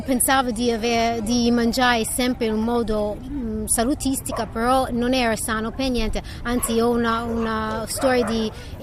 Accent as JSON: {"language": "Italian", "region": "New York", "country": "United States", "tie": "born or raised there", "second_language": "Italian", "moved": "as an adult", "lives_now": "Italy", "said": "Io sono nata e cresciuta a New York"}